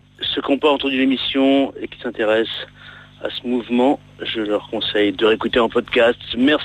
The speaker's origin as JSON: {"language": "French", "region": "Brittany", "country": "France", "tie": "born there", "said": "Moi, je suis né en Bretagne. Ma mère était d'origine normande."}